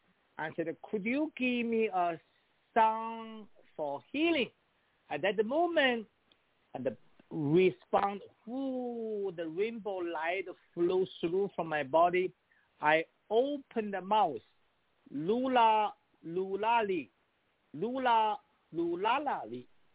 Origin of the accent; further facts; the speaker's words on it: China; born there; English is a second language; I was born in China.